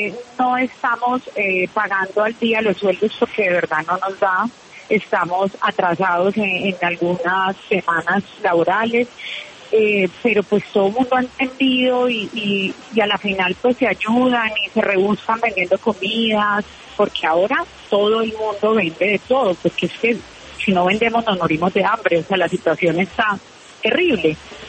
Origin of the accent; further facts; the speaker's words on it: San Andrés, San Andrés and Providencia, Colombia; Yo no nací en San Andrés, pero me trajeron muy pequeña.